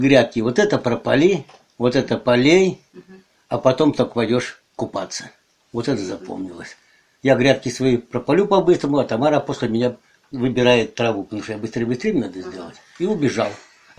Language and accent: Russian; Novopokosma, Kemerovo Oblast, Russia; born there; В Новопокосьме